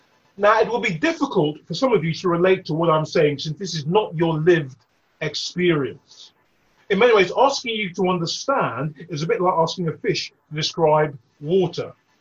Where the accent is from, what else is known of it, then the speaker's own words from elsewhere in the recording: Hackney, London, United Kingdom; Growing up in Hackney, I remember a white woman telling me that I had a face like a monkey.